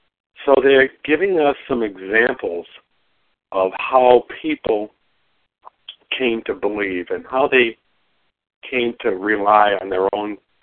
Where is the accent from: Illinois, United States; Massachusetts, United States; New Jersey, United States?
Massachusetts, United States; Good morning … from Massachusetts, a recovered compulsive overeater.